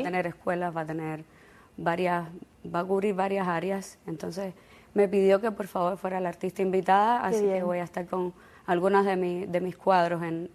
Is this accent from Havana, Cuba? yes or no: yes; Havana, Cuba; moved away as an adult; now in Chile; Nací en La Habana, me fui a los 19 años, y llegué a Chile, no me acostumbré con el frío